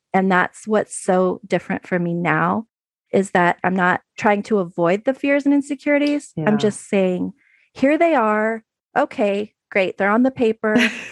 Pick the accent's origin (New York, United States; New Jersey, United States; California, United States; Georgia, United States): California, United States; I'm from the San Francisco Bay Area.